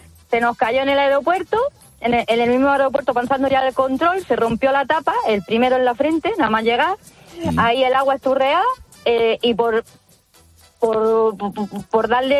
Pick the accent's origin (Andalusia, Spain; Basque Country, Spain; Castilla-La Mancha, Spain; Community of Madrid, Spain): Andalusia, Spain; Almería; hemos llegado a Almería, que somos de Almería